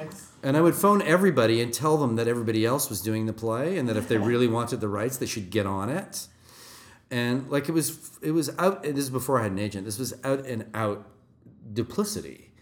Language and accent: English; Canada; but I mean, as a Canadian, getting a production in London is very, very tricky.